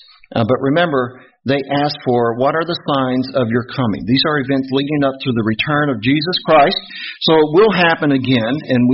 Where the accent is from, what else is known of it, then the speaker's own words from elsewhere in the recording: Kentucky, United States; So I tell them I'm from Kentucky.